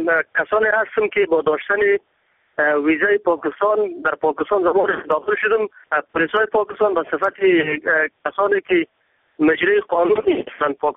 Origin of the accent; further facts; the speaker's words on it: Afghanistan; ما از افغانی هستم